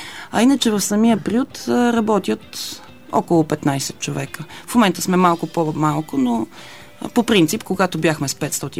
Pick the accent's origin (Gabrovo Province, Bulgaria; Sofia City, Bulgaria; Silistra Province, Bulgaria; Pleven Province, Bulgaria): Sofia City, Bulgaria; Sofia; Ами на 35 години съм, от София съм